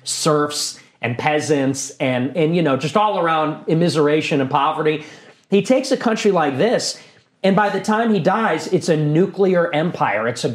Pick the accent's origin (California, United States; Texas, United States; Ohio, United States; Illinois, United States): Illinois, United States; Chicago; I grew up in Chicago. This city is a third white.